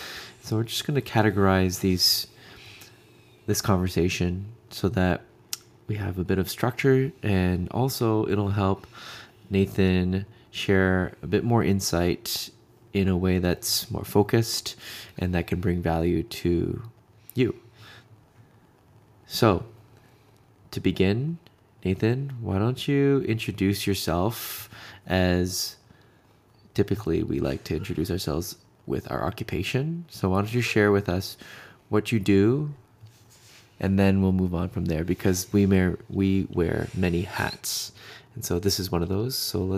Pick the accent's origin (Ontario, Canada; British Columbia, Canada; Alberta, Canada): Ontario, Canada; Toronto; we were born and raised in Toronto. We lived in the Riverdale area and had a really nice upbringing.